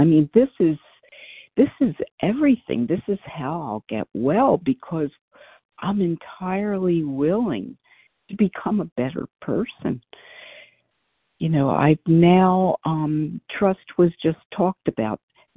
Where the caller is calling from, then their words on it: Philadelphia, Pennsylvania, United States; from outside of Philadelphia, Pennsylvania.